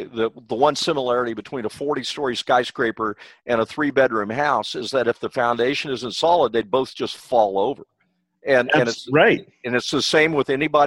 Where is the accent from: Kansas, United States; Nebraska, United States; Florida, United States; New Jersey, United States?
Kansas, United States; I'm from Kansas. I was raised on a wheat farm back there